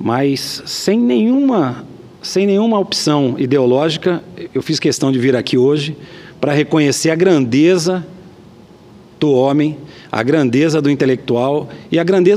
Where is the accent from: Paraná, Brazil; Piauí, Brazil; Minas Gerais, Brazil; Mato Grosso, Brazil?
Mato Grosso, Brazil; Santo Antônio de Leverger; also born or lived in Cuiabá; Mas eu venho de uma cidadezinha a 27 quilômetros de Cuiabá. Aqui pese eu nasci em Cuiabá, mas vivi em Santo Antônio de Levergé